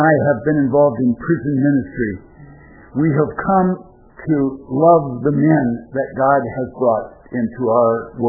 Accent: Roseburg, Oregon, United States; I was raised in Roseburg, Oregon, and it was basically a mill town, and most of the people came from the south, as our family did.

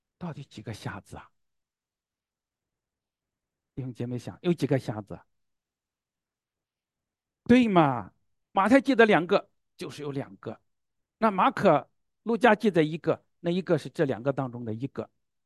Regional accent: Zhengzhou, Henan, China; 在我的家乡郑州也是嘛，新开发区不一样了

